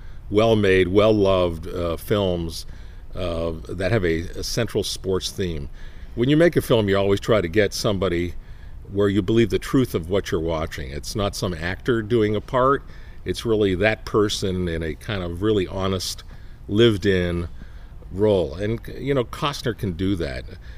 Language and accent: English; Toronto, Ontario, Canada; I think Cleveland is becoming something like my hometown Toronto has become over the years